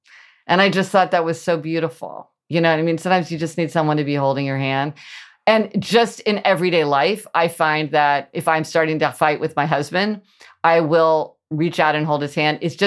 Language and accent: English; Midwest, United States; born or raised there